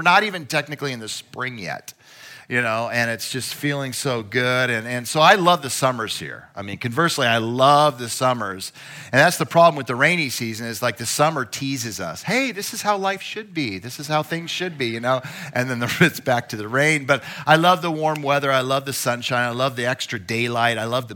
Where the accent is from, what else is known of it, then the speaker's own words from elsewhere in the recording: Michigan, United States; born there; also born or lived in Minnesota; So I was born in Michigan. All right. Then I lived in Minnesota.